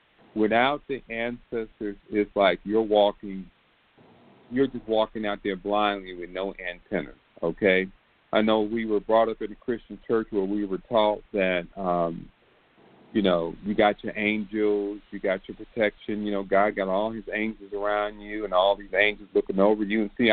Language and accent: English; Detroit, Michigan, United States; I grew up in Detroit, Michigan, and I went into the Detroit Institute of Art Museum, I believe, and I was in nursery school.